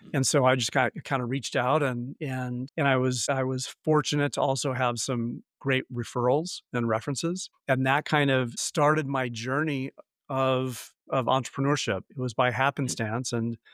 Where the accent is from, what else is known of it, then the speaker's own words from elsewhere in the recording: California, United States; moved away as an adult; now in Chicago, United States; I'm from California, and I kind of uprooted my life from San Francisco in 2001, moved to Chicago.